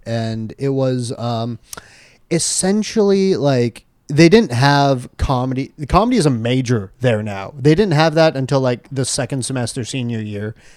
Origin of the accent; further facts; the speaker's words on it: Boston, Massachusetts, United States; So, I'm from Boston. I went to college at Emerson College in Boston.